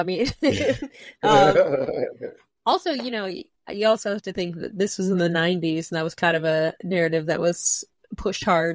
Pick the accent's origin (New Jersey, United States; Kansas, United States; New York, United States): Kansas, United States; I'm from Kansas. It's just, yeah, I'm a barbecue lady.